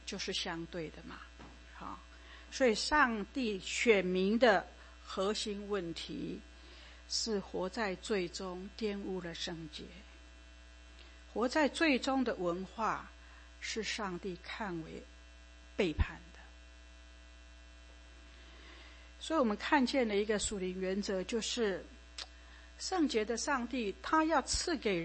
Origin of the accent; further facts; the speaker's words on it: Taiwan; born there; 像我以前出生在台湾，我们家的人也是从商的